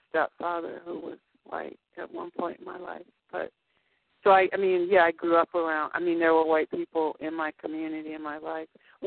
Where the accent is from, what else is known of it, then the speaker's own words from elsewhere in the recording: Chicago, Illinois, United States; I grew up in Chicago where, regardless of your level of education or your class, if you were black, you tended to live in a predominantly black neighborhood.